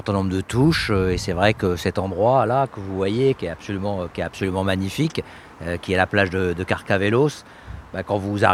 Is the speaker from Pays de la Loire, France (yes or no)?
yes; Nantes, Pays de la Loire, France; moved away as an adult; now in Lisbon, Portugal; oui, maintenant j'habite Lisbonne, hein. Ça fait déjà 18 mois qu'on a déménagé. Mais effectivement, je viens de Nantes